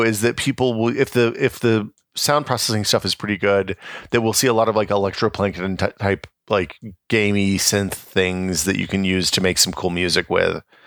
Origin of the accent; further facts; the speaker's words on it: Tennessee, United States; Like, I grew up in mountains in Tennessee and we saw snow, but nothing like this.